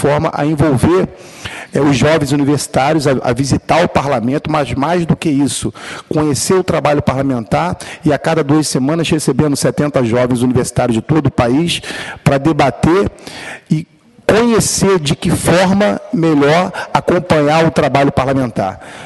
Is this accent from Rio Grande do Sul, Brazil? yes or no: no; Rio de Janeiro, Brazil; eu que sou do Estado do Rio de Janeiro